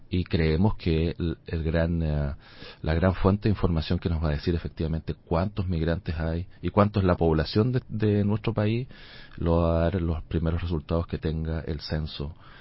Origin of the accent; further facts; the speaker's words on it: Chile; Yo soy chileno, no necesariamente uno lo tiene que mirar desde su país de origen.